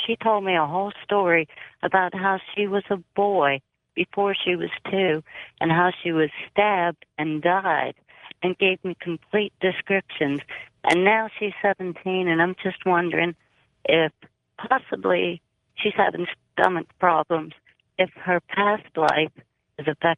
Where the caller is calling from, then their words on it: Pittsburgh, Pennsylvania, United States; I'm calling from Pittsburgh.